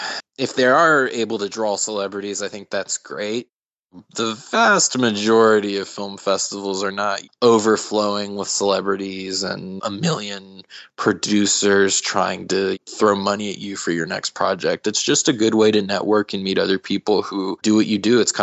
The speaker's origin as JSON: {"language": "English", "region": "North Carolina", "country": "United States", "tie": "born or raised there", "said": "I'd been for years and years growing up in North Carolina."}